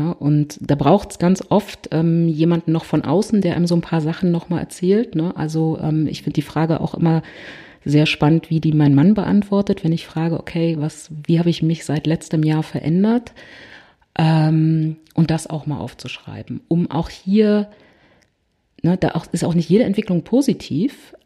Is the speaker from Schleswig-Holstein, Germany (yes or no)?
no; Berlin, Germany; Da merkt man wieder, ja, ich komme aus Berlin.